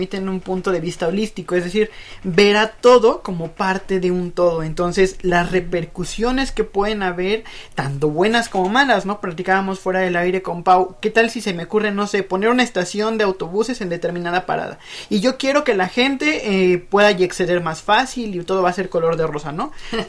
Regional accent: Milpa Alta, Mexico City, Mexico; pues yo vengo de Milpa Alta, ¿no? Mi familia ha vivido en Milpa Alta por generaciones

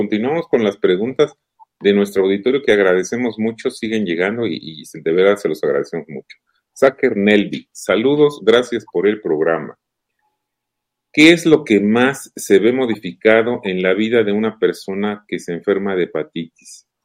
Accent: Mexico; así somos los mexicanos

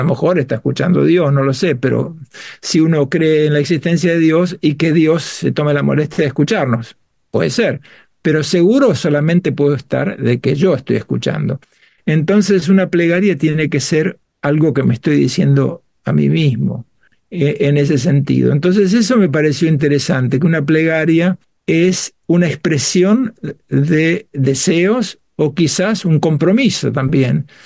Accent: Argentina; moved away as an adult; now in United Kingdom; yo me crié en la Argentina y estuve allí hasta los 24 años. Ya hace casi 48 que vivo en Inglaterra

